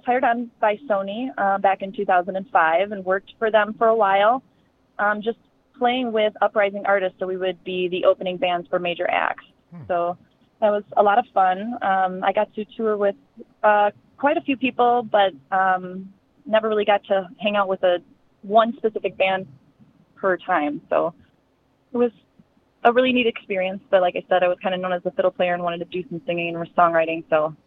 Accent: Baraboo, Wisconsin, United States; born there; I was born in Baraboo, graduate of Reedsburg

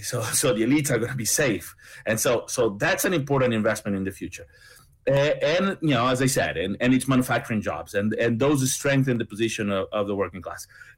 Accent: Argentina; English is a second language; I come from Latin America. We're dealing in Argentina with 200% and something.

